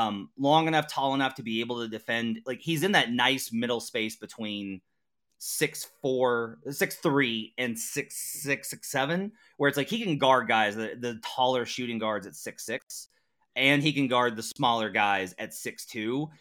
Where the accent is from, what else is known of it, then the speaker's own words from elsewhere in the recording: Missouri, United States; Boo, I'm from Missouri.